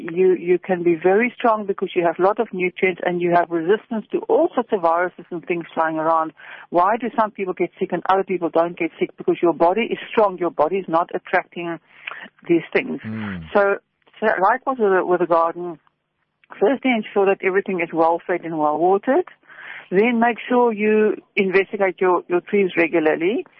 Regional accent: Stellenbosch, Western Cape, South Africa; I come from Stellenbosch. Stellenbosch oaks are threatened.

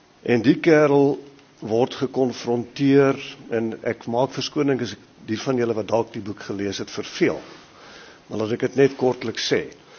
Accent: Mpumalanga, South Africa; born there; Ek is op die Hoofveld gebore, in Mpumalanga, en dit het my gevorm op 'n sekere manier

